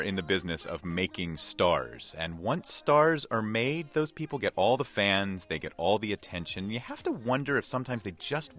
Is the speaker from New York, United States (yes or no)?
no; Lancaster, Pennsylvania, United States; the newspaper in my hometown, Lancaster, Pennsylvania.